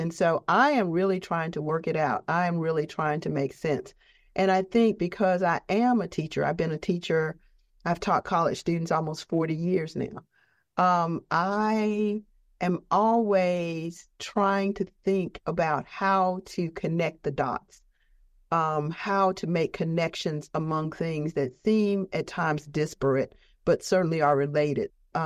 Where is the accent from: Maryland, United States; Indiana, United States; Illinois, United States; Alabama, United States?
Alabama, United States; Montgomery; I mean, I grew up on West Jeff Davis Avenue.